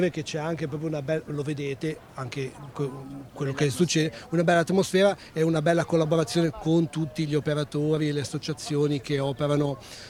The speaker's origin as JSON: {"language": "Italian", "town": "Genoa", "region": "Liguria", "country": "Italy", "said": "Peraltro io non sono qua di Bergeggi, sono di Genova."}